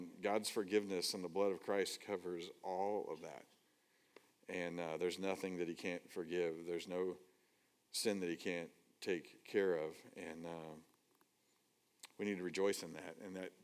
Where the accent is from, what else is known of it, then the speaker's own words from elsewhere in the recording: Scotland, United Kingdom; and I come from Scotland and stuff